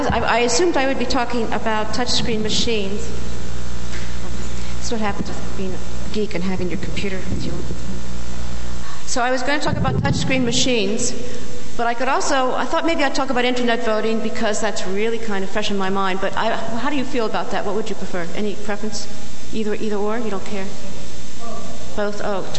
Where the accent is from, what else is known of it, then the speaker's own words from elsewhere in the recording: California, United States; I should mention that I am from California